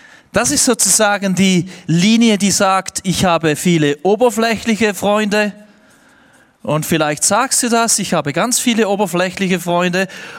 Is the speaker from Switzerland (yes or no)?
yes; Switzerland; Ich bin Schweizer, Rheinfall.